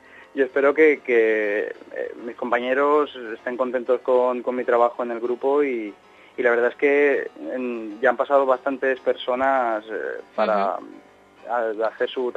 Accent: San Vicente del Raspeig, Valencian Community, Spain; y yo, que soy de San Vicente, estamos dispersos, nos juntamos en Pinoso

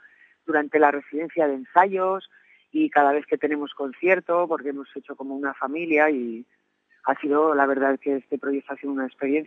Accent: Aragon, Spain; de ahí de mi tierra, en el Pirineo de Huesca

